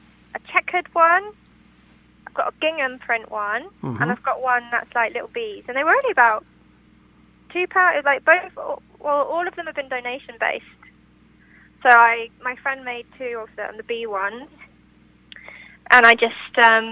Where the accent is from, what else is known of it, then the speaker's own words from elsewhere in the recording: London, United Kingdom; My mum and dad are from the north, but I grew up in London.